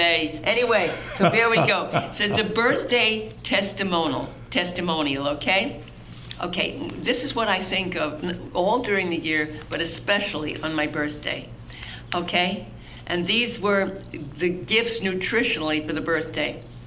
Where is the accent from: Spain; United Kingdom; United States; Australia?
United States; New York; I was brought up in Long Island, okay?